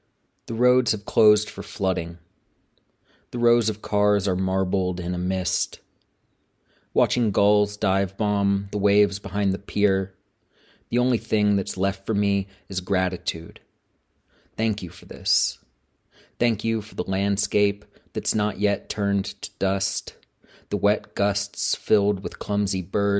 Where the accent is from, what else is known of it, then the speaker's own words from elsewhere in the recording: Georgia, United States; This poem is the final poem in a manuscript about my home state of Georgia.